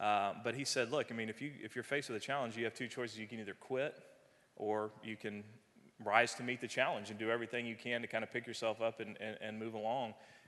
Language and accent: English; Austin, Texas, United States; being from Texas and growing up in Austin and coming to Rice